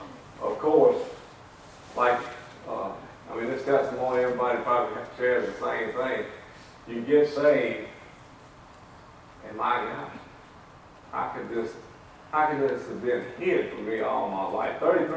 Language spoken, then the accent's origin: English; Baton Rouge, Louisiana, United States; from Baton Rouge, Louisiana, around that area.